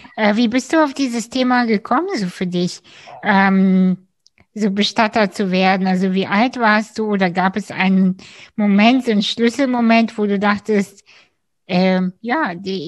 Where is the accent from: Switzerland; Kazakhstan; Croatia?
Kazakhstan; ich bin ursprünglich aus Kasachstan